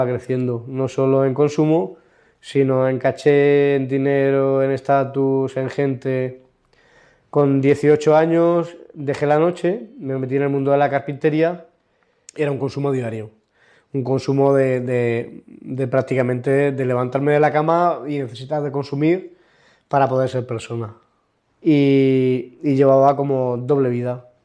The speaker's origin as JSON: {"language": "Spanish", "town": "Murcia", "region": "Region of Murcia", "country": "Spain", "tie": "born or raised there", "said": "soy natural de Murcia. Vengo de una familia cristiana, soy el mayor de 4 hermanos."}